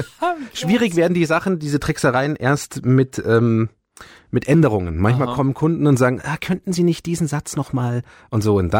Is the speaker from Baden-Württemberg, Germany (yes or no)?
yes; Ulm, Baden-Württemberg, Germany; born there; Ich bin lustigerweise in der Prittwitzstraße in Ulm geboren.